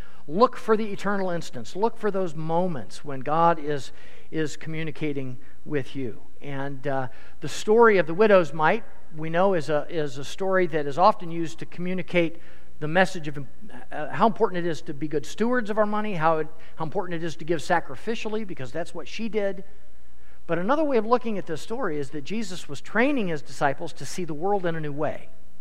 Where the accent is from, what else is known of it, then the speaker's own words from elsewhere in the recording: Des Moines, Iowa, United States; also born or lived in Earlham, United States; I grew up in Des Moines, but I went to high school in Earlham, Iowa, which is in Madison County.